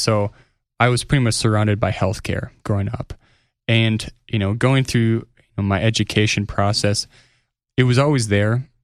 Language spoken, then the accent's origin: English; Minnesota, United States; also born or lived in Tacoma, Washington; now in Colorado, United States; born and raised in Minnesota, I did a couple of, did my college education out at University of Puget Sound in Tacoma, Washington.